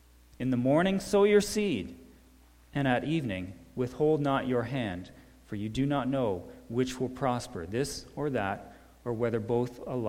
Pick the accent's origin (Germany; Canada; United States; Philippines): Canada; Niagara-on-the-Lake, Ontario; In my hometown, I grew up near Niagara-on-the-Lake